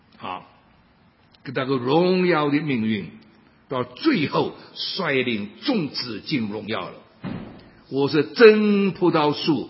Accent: Shanghai, China; 我自己生在上海，长在上海，我不喜欢上海人

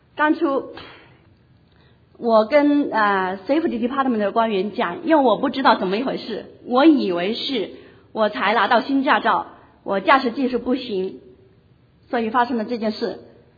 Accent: China; 我也是来自大陆，同样生在红旗下，长在社会主义新中国，接受无神论的教育。

